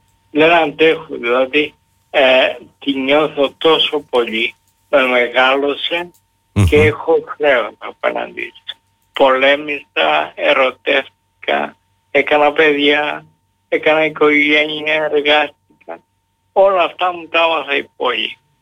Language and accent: Greek; Heraklion, Crete, Greece; Ειλικρινά για την πόλη μου. Γιατί έχω κάνει, όπως ξέρετε, ήδη πολλά με ιδιωτική πρωτοβουλία, με συνεργασία με το Δήμο Ηρακλείου.